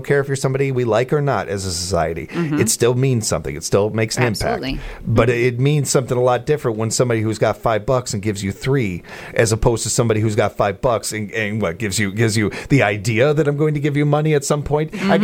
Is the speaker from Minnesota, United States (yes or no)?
no; Chicago, Illinois, United States; I know as a Chicagoan what she has done for Chicagoans and for inner city people.